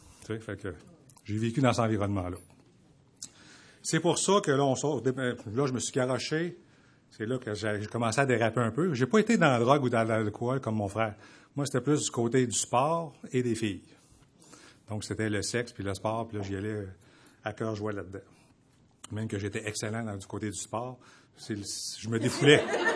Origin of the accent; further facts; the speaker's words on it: Laval, Quebec, Canada; Moi, je suis originaire de Laval, la ville de Laval, au nord de Montréal. On vient d'une famille catholique non pratiquante.